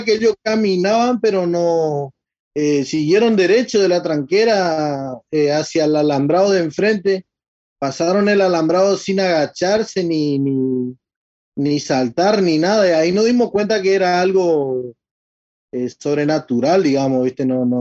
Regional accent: El Colorado, Formosa, Argentina; siempre venía un tío de la capital de Formosa a visitarnos en el Colorado, de donde yo soy oriundo.

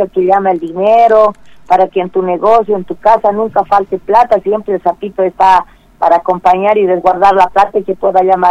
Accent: Bolivia; Creo que es un principio como bolivianos para mostrarlo acá dentro de la provincia.

